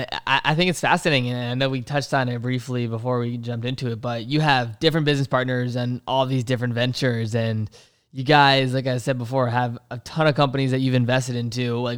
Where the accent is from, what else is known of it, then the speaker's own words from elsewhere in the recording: Virginia, United States; I'm from Virginia, so shout out.